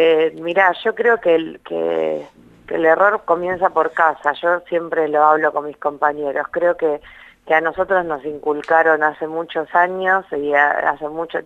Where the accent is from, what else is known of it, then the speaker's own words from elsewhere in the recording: Rosario, Santa Fe, Argentina; pero yo soy rosarina